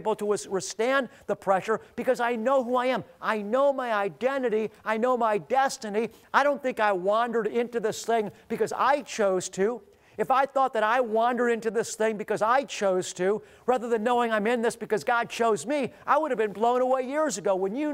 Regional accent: Beachwood, Ohio, United States; as a Jewish believer in Jesus, growing up in Beechwood, Ohio, which is listed as having the second highest concentration of Jewish people in the world outside of Israel. Everybody almost where I grew up is Jewish.

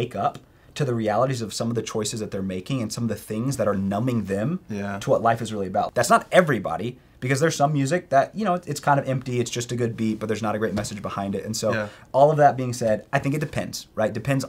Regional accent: Oklahoma, United States; We're from Oklahoma, and Damian Lillard has called himself the Thunder Killer.

